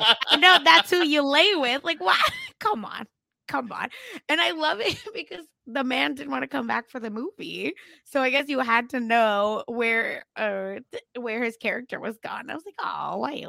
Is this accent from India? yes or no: yes; India; We're both Jewish, but we grew up in India.